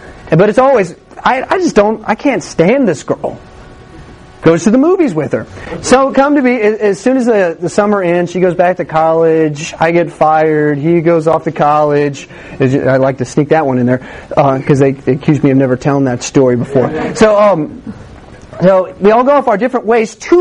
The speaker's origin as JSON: {"language": "English", "town": "Austin", "region": "Texas", "country": "United States", "said": "that's just because I'm from Austin"}